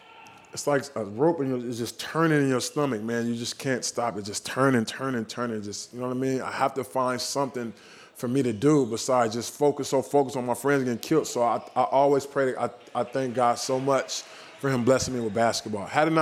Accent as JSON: {"language": "English", "town": "San Francisco", "region": "California", "country": "United States", "tie": "born or raised there", "said": "I grew up in San Francisco, Bayview, Hunters Point area."}